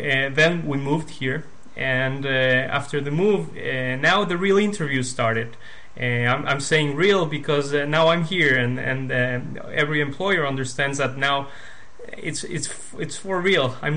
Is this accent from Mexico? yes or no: yes; Mexico; also born or lived in United States; now in Israel; I moved to Israel a year and a half ago from the US. I'm originally from Mexico.